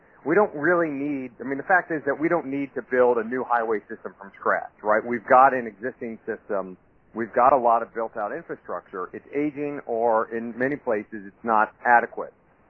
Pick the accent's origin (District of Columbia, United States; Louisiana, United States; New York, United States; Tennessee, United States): District of Columbia, United States; Washington; I'm from Washington, D.C., but my family lives down in Florida.